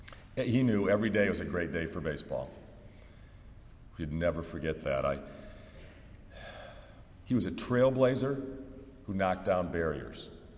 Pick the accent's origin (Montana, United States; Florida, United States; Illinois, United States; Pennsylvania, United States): Illinois, United States; Chicago; born there; You know, I was born near Wrigley Field. I was 13 years old in 1969.